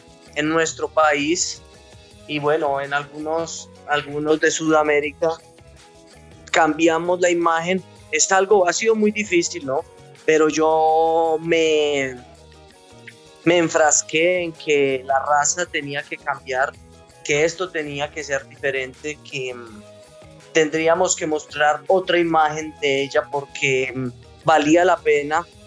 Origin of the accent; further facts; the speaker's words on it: Tunja, Boyacá, Colombia; mi ciudad de origen en Tunja, Boyacá